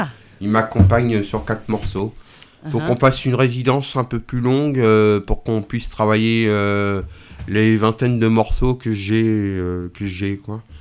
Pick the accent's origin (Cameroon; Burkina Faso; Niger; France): France; Pays de la Loire; also born or lived in Normandy; Je suis né en Normandie, j'ai vécu beaucoup sur les bords de Loire jeune.